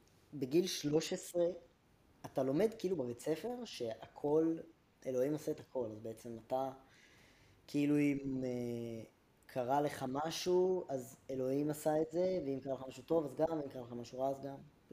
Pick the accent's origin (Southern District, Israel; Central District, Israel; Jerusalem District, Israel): Central District, Israel; Rishon LeZion; לפחות במקום שאני בא ממנו, שזה ראשון לציון